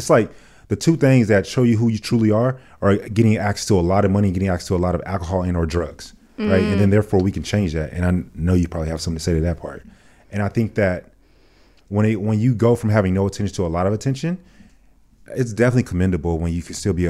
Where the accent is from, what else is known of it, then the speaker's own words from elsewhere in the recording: Dallas, Texas, United States; I'm from Dallas.